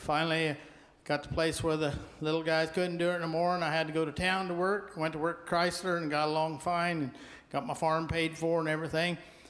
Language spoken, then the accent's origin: English; United States; born there; I'm blessed that I was born in America.